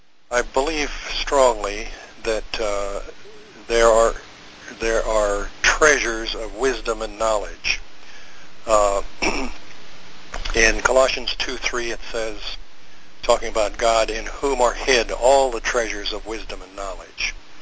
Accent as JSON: {"language": "English", "country": "India", "tie": "born there", "said": "I was born in India 67 years ago."}